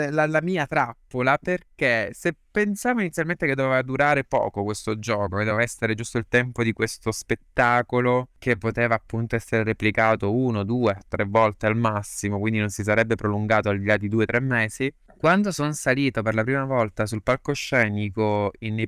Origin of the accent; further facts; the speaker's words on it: Apulia, Italy; now in Rome, Italy; io sono pugliese d'origine, però mi trasferisco a Roma 10 anni fa, circa 11